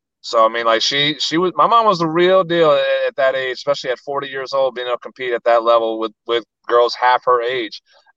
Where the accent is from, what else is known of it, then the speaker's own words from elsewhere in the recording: New Orleans, Louisiana, United States; They run gyms in my hometown around New Orleans.